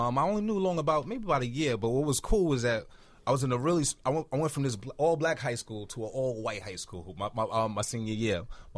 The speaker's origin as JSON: {"language": "English", "town": "Queens", "region": "New York", "country": "United States", "tie": "born or raised there", "said": "I was born in Queens, New York."}